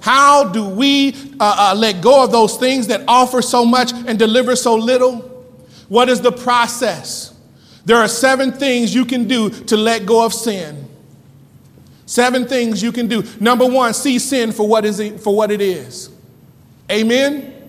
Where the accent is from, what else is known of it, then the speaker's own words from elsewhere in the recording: Wellston, United States; We grew up in Wellston. If you didn't cuss, your name was cuss.